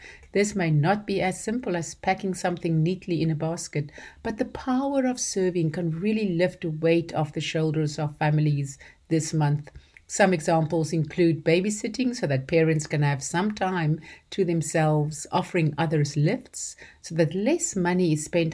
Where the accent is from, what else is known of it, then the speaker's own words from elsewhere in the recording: South Africa; As a South African, one of the moments of chaos we often face is last-minute load shedding.